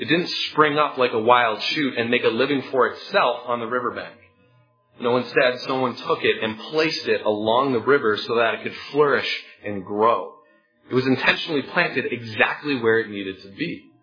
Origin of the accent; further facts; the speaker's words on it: Ontario, Canada; I grew up in Southern Ontario